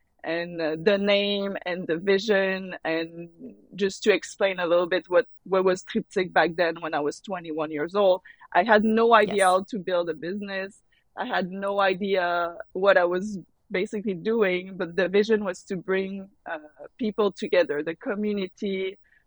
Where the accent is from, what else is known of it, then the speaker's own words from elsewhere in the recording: Montreal, Quebec, Canada; So I'm from Montreal. I grew up in the suburbs, in a great family